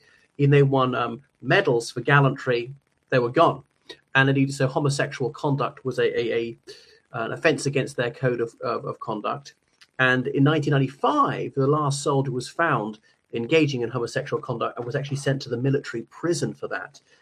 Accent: Ireland; from Ireland.

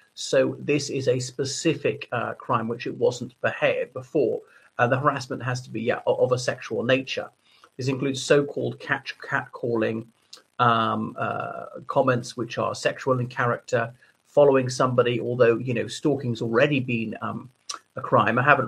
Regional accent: Ireland; from Ireland.

